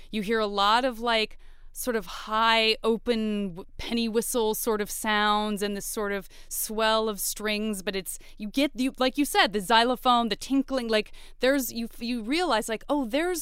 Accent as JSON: {"language": "English", "town": "Tucson", "region": "Arizona", "country": "United States", "said": "I'm a kid from Tucson, and I would listen to the soundtrack."}